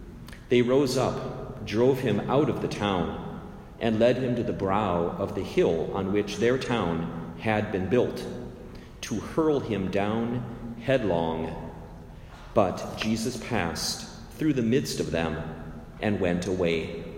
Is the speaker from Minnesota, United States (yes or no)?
yes; Robbinsdale, Minnesota, United States; I went back to my hometown of Robbinsdale and I celebrated my first Mass as a priest.